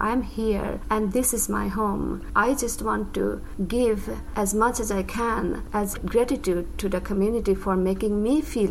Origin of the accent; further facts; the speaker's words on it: Assam, India; moved away as an adult; also born or lived in Canada; now in Ames, United States; have been here in Ames since 2000. 1990 is when I came to America. I was born and brought up in India, Assam.